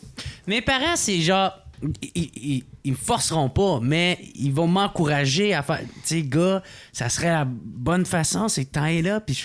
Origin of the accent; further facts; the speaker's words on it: Gatineau, Quebec, Canada; petit gars de Gatineau, esti. Ah, je trouve ça nice. C'est ça, les deux, on vient de Gatineau, on vient de ce coin-là.